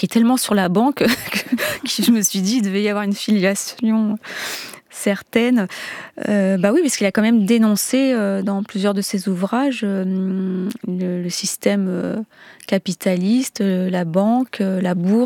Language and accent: French; Djibouti; Et c'est vrai que quand j'étais enfant à Djibouti